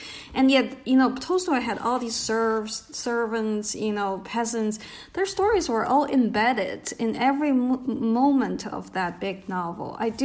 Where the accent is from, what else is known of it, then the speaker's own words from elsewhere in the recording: China; I think growing up in China, I don't think American history probably had that before